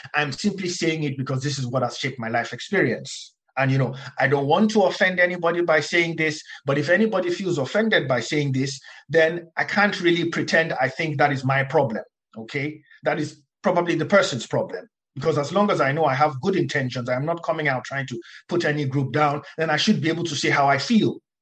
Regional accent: Nigeria; when I was growing up in Nigeria, for instance, of course, there's very few mixed race people in Nigeria

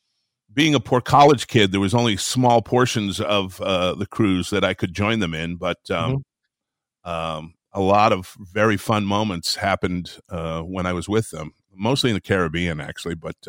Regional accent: Traverse City, Michigan, United States; And so growing up in Traverse City, we had multiple sailboats and they sailed all of the Great Lakes.

